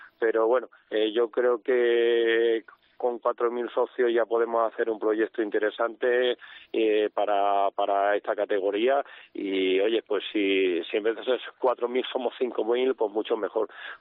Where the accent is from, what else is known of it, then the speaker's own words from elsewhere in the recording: Cáceres, Extremadura, Spain; lo que tenemos que empujar este carro somos todos los cacereños